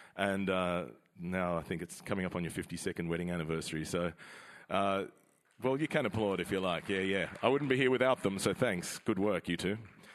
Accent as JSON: {"language": "English", "town": "Canberra", "region": "Australian Capital Territory", "country": "Australia", "tie": "born or raised there", "said": "And I grew up in Canberra with a Croatian dad and an English mum."}